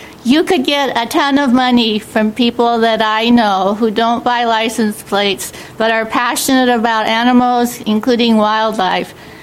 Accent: Anacortes, Washington, United States; from Anacortes.

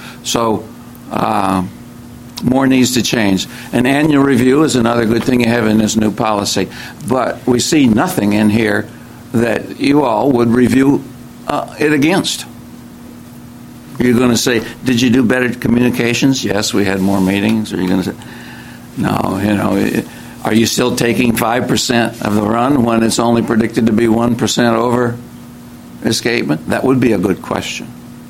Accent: South Bend, Washington, United States; from South Bend, Washington.

